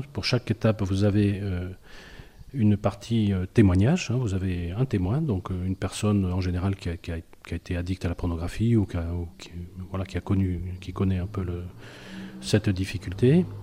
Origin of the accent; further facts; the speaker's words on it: Argelès-Gazost, Occitanie, France; also born or lived in Bordeaux; Je suis donc originaire d'Argelès-Gazost. Je suis marié avec Guylaine qui est originaire du Médoc. Nous avons 5 enfants et 9 petits-enfants. Moi, je travaille dans l'assurance et nous avons habité à Bordeaux